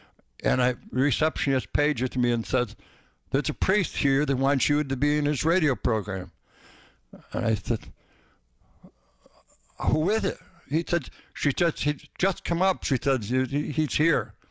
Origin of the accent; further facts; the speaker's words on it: Massachusetts, United States; And Father Tom says, where are you from? I said, the Berkshires.